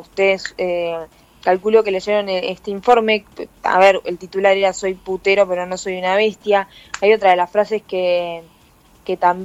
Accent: Uruguay; moved away as an adult; now in Madrid, Spain; me fui de Uruguay prácticamente en invierno, llegué después, estuve invierno acá también

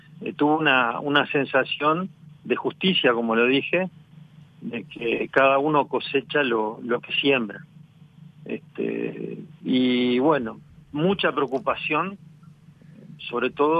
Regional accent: Uruguay; y como uruguayo deseo en el alma que concrete ese gran desafío que es la reforma educativa.

